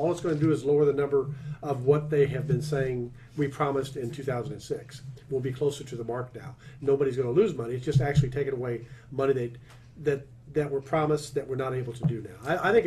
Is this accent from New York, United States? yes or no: no; Kansas City, Missouri, United States; I'm from Kansas City, so I'm not so familiar with that.